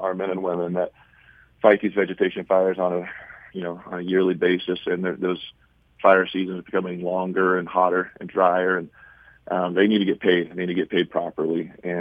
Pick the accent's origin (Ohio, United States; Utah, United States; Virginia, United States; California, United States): California, United States; Modesto; So I was born and raised in the west side of Modesto out in the Wood Colony area and to an ag family.